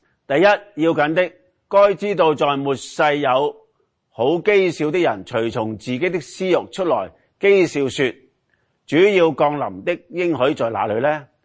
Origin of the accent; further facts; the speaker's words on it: Hong Kong; 我们来自香港都知道，不知道为什么政府和人民、警察和平民那个冲突越来越厉害